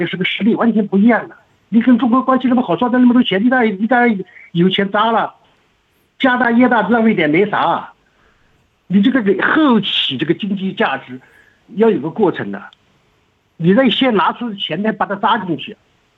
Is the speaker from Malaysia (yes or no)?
no; Australia; 我是澳大利亚的